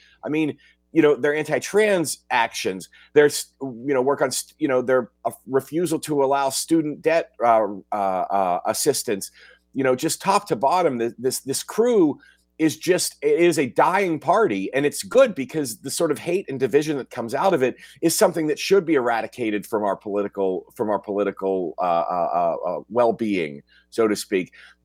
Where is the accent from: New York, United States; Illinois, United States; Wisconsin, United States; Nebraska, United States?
Wisconsin, United States; I mean, I'm from Dane County